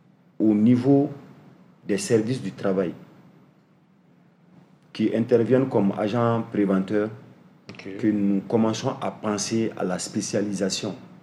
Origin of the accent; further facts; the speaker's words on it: Mali; je suis malien, je donne des explications à la malienne.